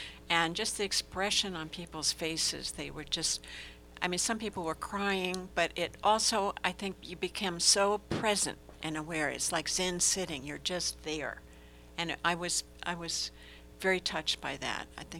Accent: California, United States; you know, the connections, I came from California.

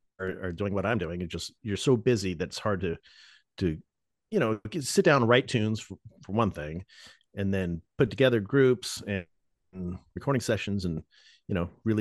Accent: Las Vegas, Nevada, United States; I grew up in Las Vegas.

